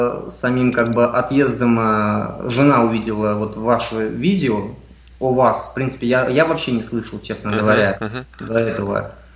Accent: Russia; now in Miami, United States; Я приехал из России. Так. Живу в Майами вот уже год.

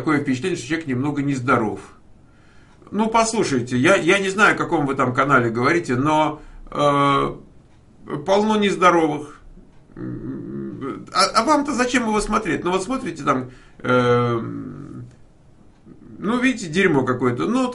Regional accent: Russia; accent: Russian; now in United States; с моей там жидовской мордой и с моим русским акцентом

